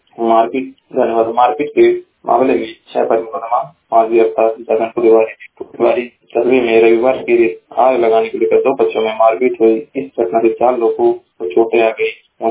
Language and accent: Hindi; Maharajganj, Uttar Pradesh, India; मैं जिले महाराजगंज का निवासी हूँ।